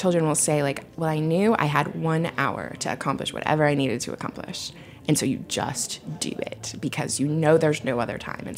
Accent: Portland, Oregon, United States; I'm from Portland. I like beer.

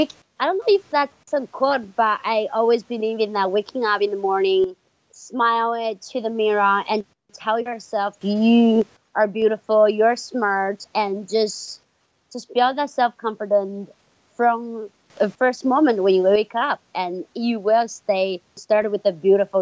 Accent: China; I am from China.

